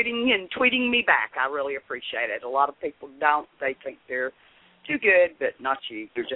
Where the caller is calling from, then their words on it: Claremont, North Carolina, United States; I'm calling from Claremont, North Carolina.